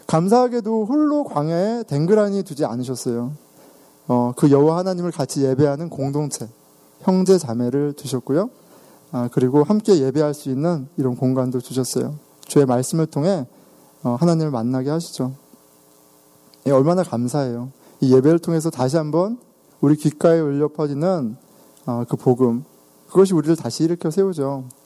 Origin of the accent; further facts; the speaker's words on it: South Korea; 내가 한국 남자인 것